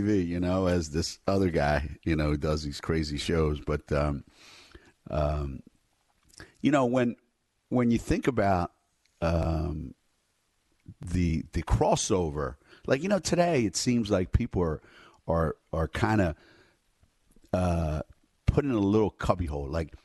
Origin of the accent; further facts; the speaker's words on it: Philadelphia, Pennsylvania, United States; I mean, George Michael, when I was growing up in Philly, George Michael was a DJ